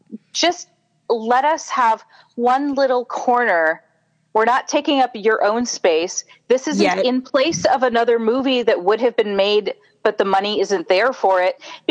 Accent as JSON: {"language": "English", "region": "Minnesota", "country": "United States", "said": "Being a Minnesotan, it's just the first movie that I think"}